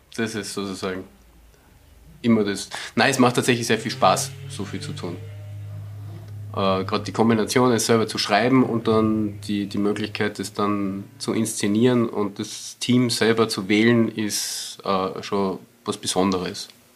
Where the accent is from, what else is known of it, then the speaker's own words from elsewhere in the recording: Pregarten, Upper Austria, Austria; bin aus Österreich. In der Runde, muss man das dazu sagen, komme eigentlich aus der Gegend hier, bin aus Pregarten gebürtig